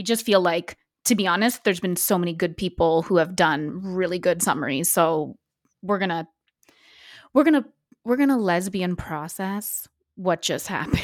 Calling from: Charlottetown, Prince Edward Island, Canada; I'm recording from Charlottetown PEI, which is on the island of Ibequit, which is unceded Mi'kmaq land.

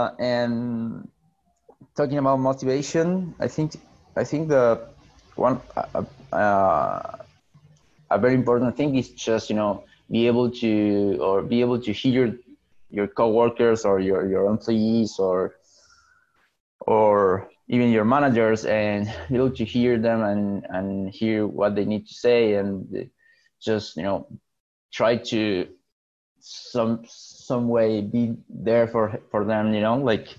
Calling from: Argentina; English is a second language; I'm talking from Argentina. I'm literally in the other side of the world.

